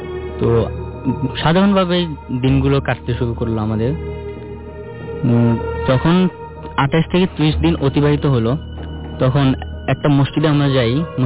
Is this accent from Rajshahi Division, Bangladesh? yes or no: no; Narayanganj, Dhaka Division, Bangladesh; জি, আমি নারায়ণগঞ্জ ফতুল্লা থেকে আসছি।